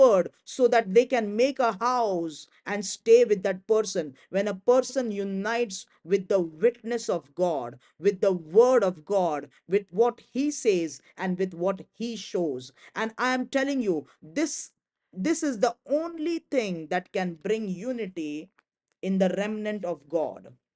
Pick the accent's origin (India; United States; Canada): India; English is a second language; There can be differences of culture because I am from India